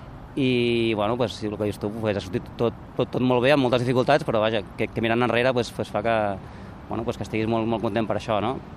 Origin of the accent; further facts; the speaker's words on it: Barcelona, Catalonia, Spain; jo soc de Barcelona de tota la vida